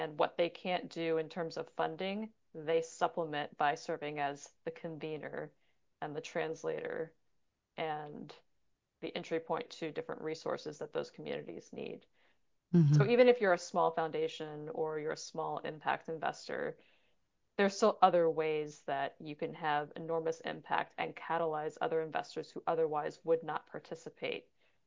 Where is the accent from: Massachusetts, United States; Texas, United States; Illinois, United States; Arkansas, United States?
Arkansas, United States; in my home state of Arkansas. So if this is going to an international audience, people probably won't have any idea where that is, but it's where I grew up